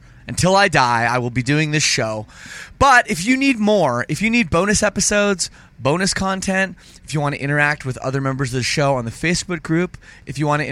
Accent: Canada; I'm Canadian, and it was not in Toronto that year.

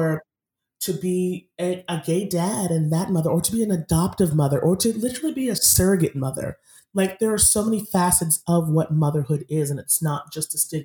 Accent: Massachusetts, United States; I mean, I grew up in Massachusetts where I probably didn't know that I was physically Black until someone had to tell me that I was Black

